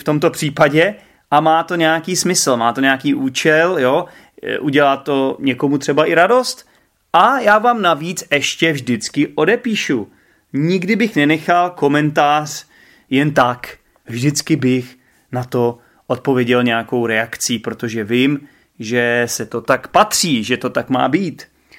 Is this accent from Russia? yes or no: yes; Russia; Czech is a second language; now in Kolín, Czechia; jsem z Ruska, jsem tady už skoro jeden rok. Učím se česky a poslouchám váš podcast. Bydlím v Kolíně a pracuji v Praze.